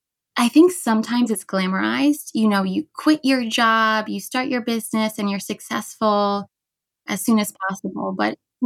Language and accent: English; United States; with being an American and the visa situation, the experience was, you know, as short and legal as it could be.